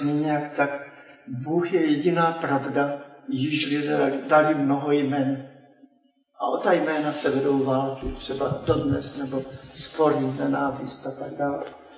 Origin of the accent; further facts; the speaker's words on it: Prostějov, Olomouc Region, Czechia; Pocházím z Prostějova, když jsem tam ještě jezdil k rodičům, když žili za komunismu